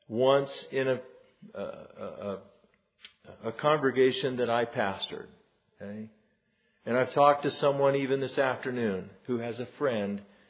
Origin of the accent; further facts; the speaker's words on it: Arizona, United States; I'm from Arizona. That's the place where the Grand Canyon is.